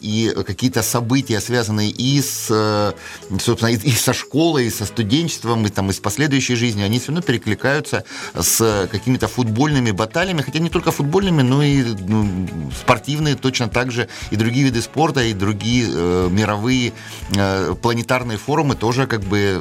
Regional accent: Rostov-on-Don, Rostov Oblast, Russia; born there; Я родился в Ростове-на-Дону в рабочем городке, а это значит на расстоянии 50 метров от стадиона «Труд».

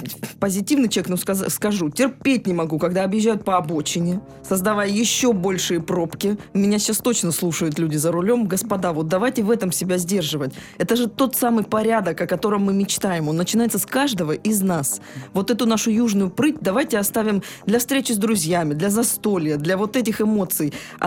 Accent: Rostov-on-Don, Rostov Oblast, Russia; потому что я сама ростовчанка, и я узнаю ростовчан из тысячи по словам, по глазам, по голосу.

